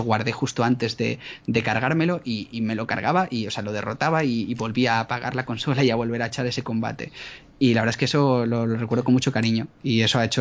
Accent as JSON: {"language": "Spanish", "country": "United States", "tie": "born there", "said": "pero mi madre siempre, porque yo nací en Estados Unidos, entonces mi madre siempre"}